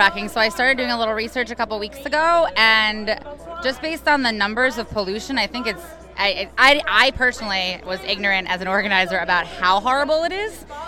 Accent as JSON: {"language": "English", "town": "Philadelphia", "region": "Pennsylvania", "country": "United States", "said": "I'm from Philly"}